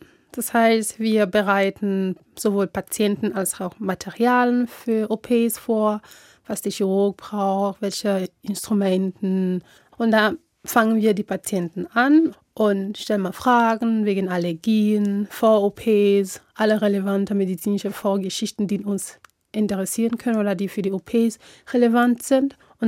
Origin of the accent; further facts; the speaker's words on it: Togo; moved away as an adult; now in Baden-Baden, Germany; Ich habe eigentlich meine Heimat in Togo mein Abitur gemacht.